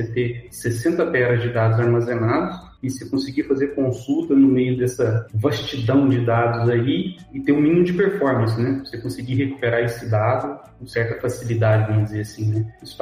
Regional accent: Franca, São Paulo, Brazil; Sou aqui de Franca, capital do calçado

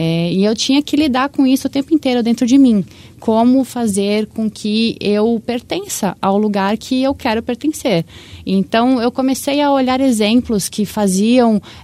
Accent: Blumenau, Santa Catarina, Brazil; eu sou de Blumenau. Eu fui criada num sítio.

